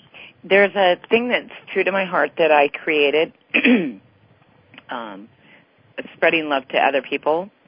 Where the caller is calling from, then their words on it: California, United States; I'm calling from California, Northern